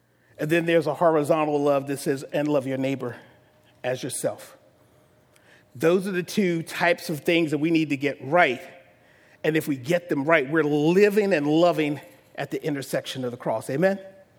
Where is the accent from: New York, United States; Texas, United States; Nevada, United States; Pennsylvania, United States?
Pennsylvania, United States; Philadelphia; I'm born and raised in Philadelphia, and it's, you know, brotherly love.